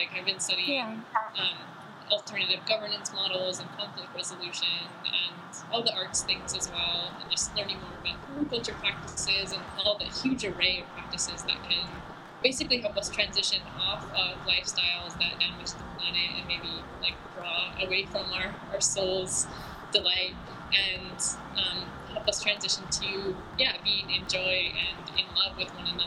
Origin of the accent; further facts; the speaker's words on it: Midwest, United States; Like, I grew up in the Midwest on a farm, so I kind of know, even though I look kind of strange, I actually can relate pretty well with the average person.